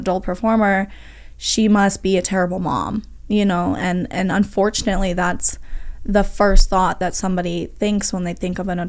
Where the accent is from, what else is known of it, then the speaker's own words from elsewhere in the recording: Colorado, United States; now in Las Vegas, United States; That's what I love about Vegas is the opportunity out here. I'm from Colorado where there's no opportunity. You know, you go skiing, you tip some cows, you know.